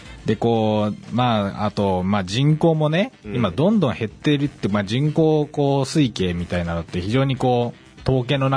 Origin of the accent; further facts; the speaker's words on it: Yamaguchi, Japan; 例えば僕の地元の山口県の隣の島根県の知事とかって、